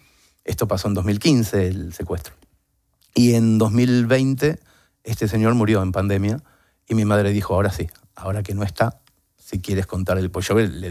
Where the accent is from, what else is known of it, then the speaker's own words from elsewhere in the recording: Mercedes, Buenos Aires Province, Argentina; sabiendo que yo iba a actuar esa noche en Mercedes, provincia de Buenos Aires, mi ciudad natal